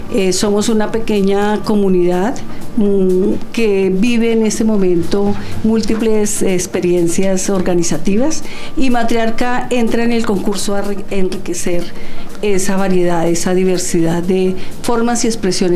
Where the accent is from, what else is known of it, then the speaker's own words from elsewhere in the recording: Mochuelo, Bogotá, Colombia; personalmente soy hija de Mochuelo, nací allí, este es mi territorio